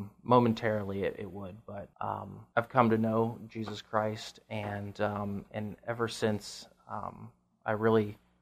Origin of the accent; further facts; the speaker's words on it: Florida, United States; now in California, United States; Yeah, I'm from Florida originally. I'd actually just moved out here 3 months ago.